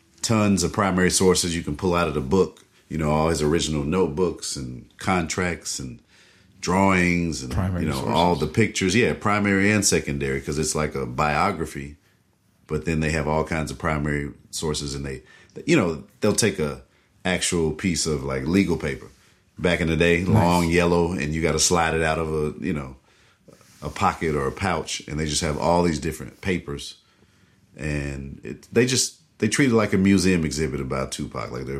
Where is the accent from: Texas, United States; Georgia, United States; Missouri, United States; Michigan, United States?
Texas, United States; Garland; born or raised there